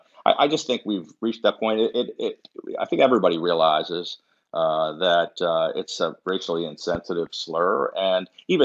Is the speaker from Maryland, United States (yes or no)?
yes; Maryland, United States; I grew up in Prince George's County as a lifelong fan of the team.